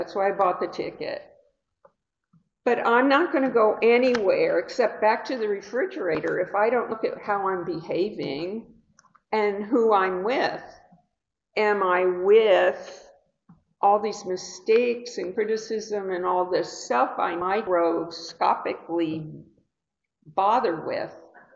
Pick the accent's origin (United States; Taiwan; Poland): United States; New Rochelle, New York; Hi, I'm from New Rochelle.